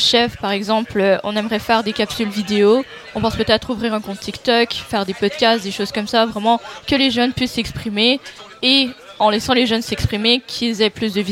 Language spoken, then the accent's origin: French; Canada; now in Belgium; Moi, personnellement, je viens du Canada et sur mon passeport canadien